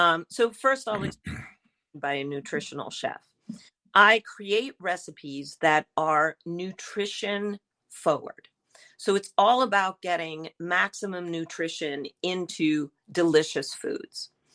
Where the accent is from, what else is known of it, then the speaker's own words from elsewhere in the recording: Italy; named after my mother because we're originally from Italy.